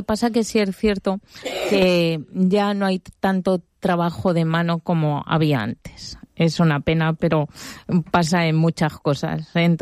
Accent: Madrid, Community of Madrid, Spain; cuando yo monté la tienda aquí, que venía de Madrid, porque yo soy de Madrid, y cuando la monté aquí hace 25 años

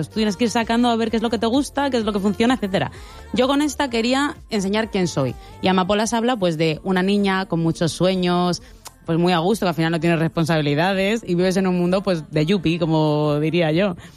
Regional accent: Spain; yo vivo en España, soy española y además estoy muy orgullosa de la música de aquí, de mi país

